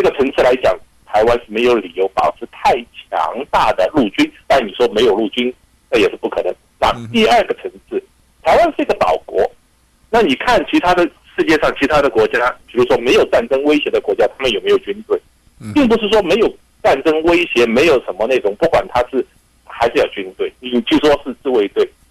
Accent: China; 就我们都是大陆出来的

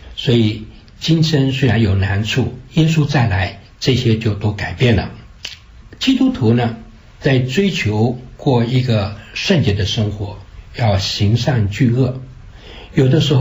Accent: China; 我们中国人讲，善有善报，恶有恶报，若是未报，时候未到。

